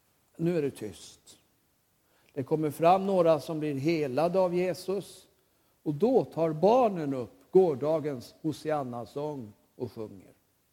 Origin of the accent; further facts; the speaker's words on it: Ljungby, Kronoberg County, Sweden; Jag kommer från Ljungby. Och det ligger ju en bit bort.